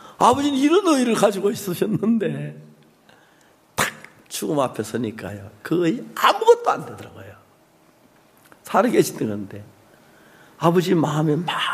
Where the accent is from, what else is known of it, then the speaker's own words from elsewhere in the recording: Gyeongsang, South Korea; 저희들 사는 동네 경산도 사투리 썼는데